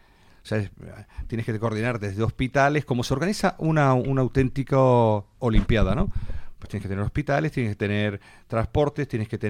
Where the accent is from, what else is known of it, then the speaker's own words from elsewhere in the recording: Canary Islands, Spain; I'm from the Canary Islands. Soy de las Islas Canarias, es decir, y de Gran Canaria en particular.